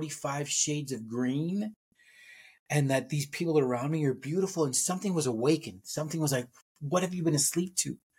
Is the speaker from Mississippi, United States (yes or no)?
no; Miami, Florida, United States; I grew up in Miami in the 80s.